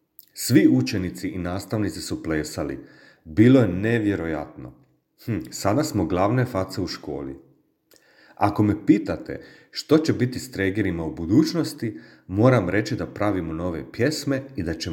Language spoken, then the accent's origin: Croatian; Zagreb, City of Zagreb, Croatia; Dolazim iz Zagreba, imam 14 godina i idem u 8. razred.